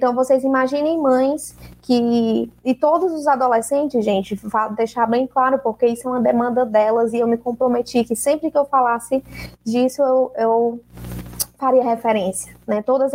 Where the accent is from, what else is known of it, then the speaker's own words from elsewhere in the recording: Fortaleza, Ceará, Brazil; moved away as an adult; now in Curitiba, Brazil; no estado do Ceará, que é de onde eu venho, de onde eu falo, o chão que eu pisava, né, sou cearense, sou de Fortaleza, e estou há um ano morando em Curitiba.